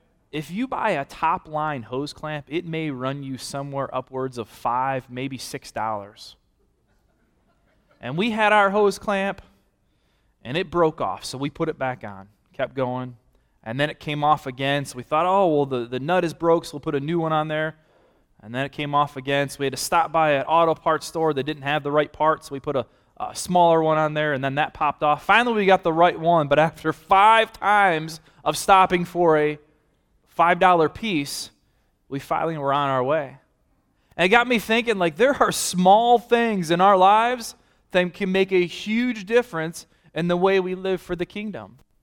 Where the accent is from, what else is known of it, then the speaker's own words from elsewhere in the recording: Detroit, Michigan, United States; I'm from Detroit. Not too many things going for us.